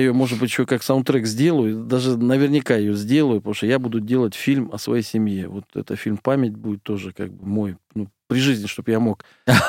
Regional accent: Zhitikara, Kostanay Region, Kazakhstan; Вот Северный Казахстан, Кустанайская область, город Джетагара, есть такой город, Асбестовая гора в переводе. И там вот этот дом был

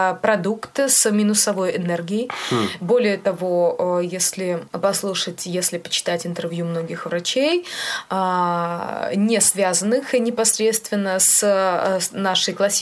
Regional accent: Belarus; Да, потому что мы же все белорусы очень любят картошку, пюре, драники. Это же наша национальная еда.

